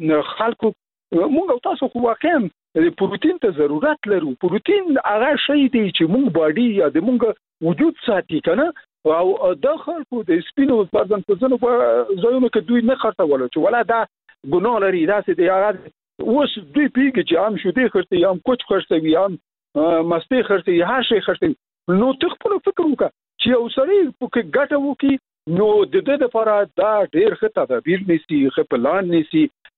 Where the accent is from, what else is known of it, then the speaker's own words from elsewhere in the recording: Logar, Afghanistan; زه خپله د لوګر یم